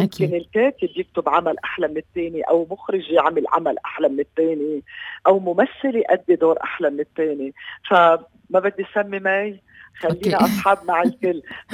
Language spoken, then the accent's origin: Arabic; Lebanon; نحنا كلبنانيين